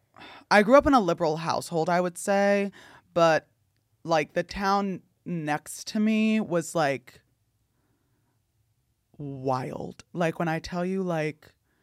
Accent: New Jersey, United States; New Jersey.

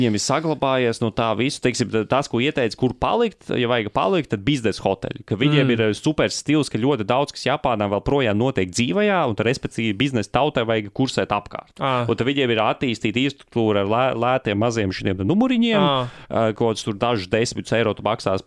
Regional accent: Estonia; mēs esam šeit no Igaunijas, no, kas tas pats kā Baltija

